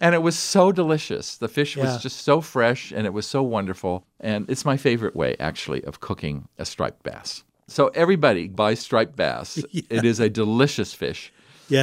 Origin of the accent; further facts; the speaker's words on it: China; moved away; When I grew up in China, we ate a fair amount of fish.